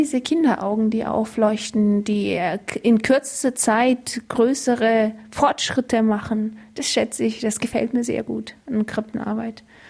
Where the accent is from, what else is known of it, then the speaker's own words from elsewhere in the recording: Eritrea; ursprünglich stamme ich aus Eritrea, Ostafrika, bin koptische Christin.